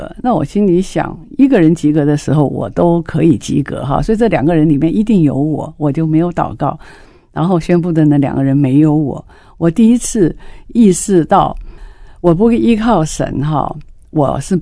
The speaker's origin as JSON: {"language": "Chinese", "region": "Kaohsiung", "country": "Taiwan", "tie": "born or raised there", "moved": "as an adult", "lives_now": "Vancouver, Canada", "said": "我是生在台湾的，然后我父亲是海军，所以我在高雄左营眷村长大的。"}